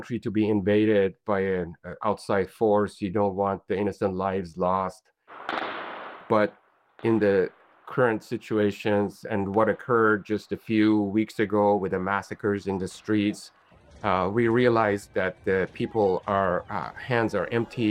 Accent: Iran; moved away as an adult; now in United States; I came from Iran in 1973, following graduating from high school to attend higher education in the United States.

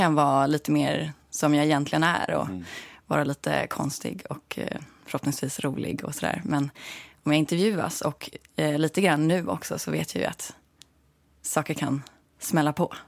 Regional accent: Katrineholm, Södermanland, Sweden; also born or lived in Stockholm / Nyköping; Sen flyttade vi ut till Sörmland och så är jag uppvuxen i Katrineholm och Nyköping.

